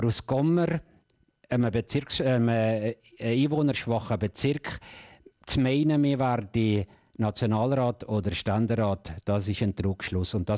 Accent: Fiesch, Valais, Switzerland; Und ich bin dann in dem Fiesch aufgewachsen, habe in fast jedem Verein irgendwo mitgemacht

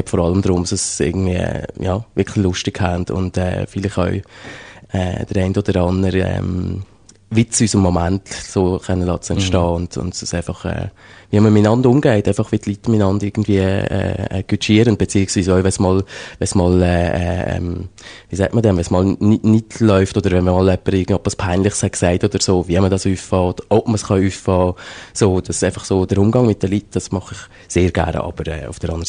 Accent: Betten, Valais, Switzerland; ich bin einfach hier oben an das Betten aufgewachsen. Und das ist meine Heimat, ja.

